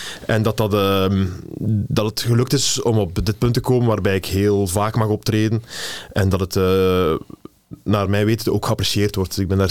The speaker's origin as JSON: {"language": "Dutch", "town": "De Pinte", "region": "Flanders", "country": "Belgium", "tie": "born or raised there", "said": "Ik ben in de Pinte opgegroeid, maar ik heb van de peuterschool tot op kot altijd in Gent geweest."}